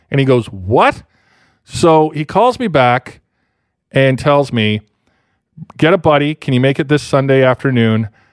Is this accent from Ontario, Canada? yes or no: yes; London, Ontario, Canada; back in my hometown in London, Ontario